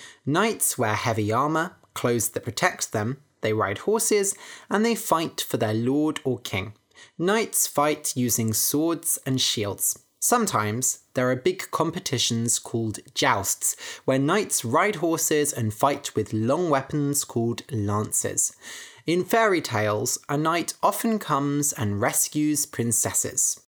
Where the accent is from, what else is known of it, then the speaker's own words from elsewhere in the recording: Bath, South West England, United Kingdom; Seagulls are everywhere in my hometown, Bath, because they eat food that tourists drop or feed to them.